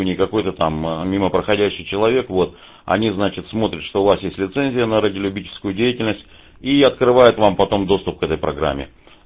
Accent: Moscow, Russia; Я из Москвы. … Сейчас /6. Вот, нахожусь в станице Анапской, у друзей отдыхаю. А вообще я с Москвы.

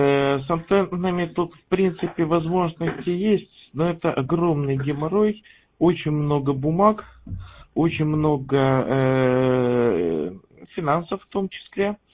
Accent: Moldova; Я по национальности немец, родился в СССР, в Молдавии, жил там же.

